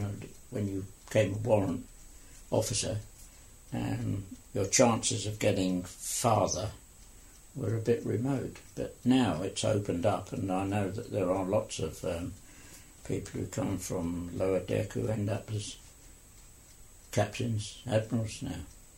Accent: Ilford, London, United Kingdom; also born or lived in Peckham; Well, yes, I was born in Peckham in London in 1921, and then we moved out to Essex and when I was four, and I spent most of my young life and teenage years in Ilford.

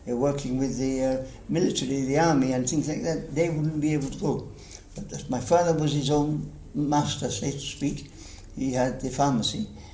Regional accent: Gibraltar; I said, I come from Gibraltar. Oh, yes. Have you been here before? And I said, yes, during the war.

